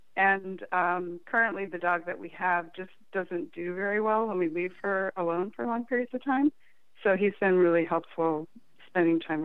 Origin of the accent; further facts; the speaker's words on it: Seattle, Washington, United States; born there; also born or lived in Iowa; I was born in Seattle, Washington. My grandfather was in the Army, so I was born at Fort Lawton Army Hospital in Seattle.